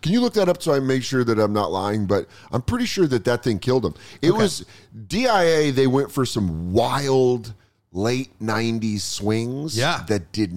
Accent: Aurora, Colorado, United States; Honestly, kind of how I felt growing up in Aurora. I was I'm not even in Denver.

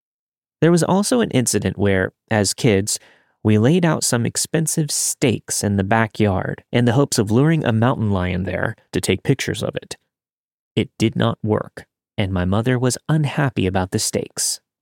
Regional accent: United States; I grew up in the Sierra Nevadas. It's a really beautiful part of the world with sprawling pines, rugged mountains, and crystalline lakes.

